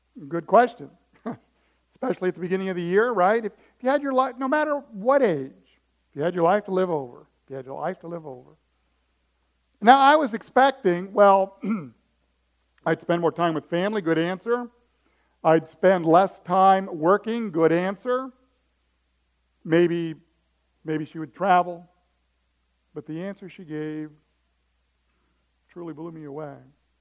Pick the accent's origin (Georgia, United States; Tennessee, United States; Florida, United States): Georgia, United States; Atlanta; now in Crystal Lake, United States; We came from Atlanta. Every neighborhood has a pool. It was wonderful. We moved to Crystal Lake.